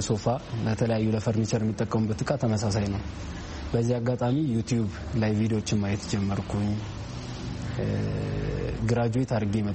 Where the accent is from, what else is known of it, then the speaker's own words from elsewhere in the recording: Addis Ababa, Ethiopia; ተወልጄ ያደግኩት አዲስ አበባ ነው።